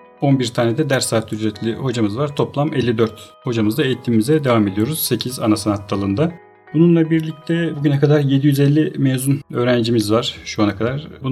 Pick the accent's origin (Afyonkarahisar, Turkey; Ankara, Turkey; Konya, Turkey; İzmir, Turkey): Afyonkarahisar, Turkey; Afyon; 1980 Afyon doğumluyum. İlk orta lise tabii ki haliyle Afyon'da tamamladık.